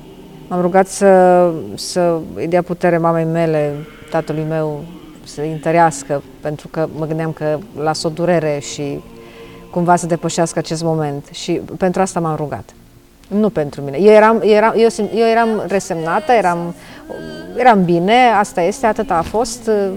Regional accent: Bulzești de Sus, Hunedoara County, Romania; Eu vin dintr-un colț uitat de lume și pe care îl numesc raiul meu. Comuna Bulzești de Sus, județul Hunedoara. E așa situat cumva la poalele muntelui Găina.

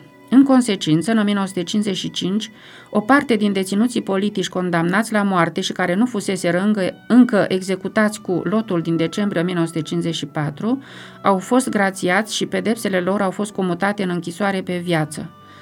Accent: Florești, Romania; în satul meu natal, la Florești

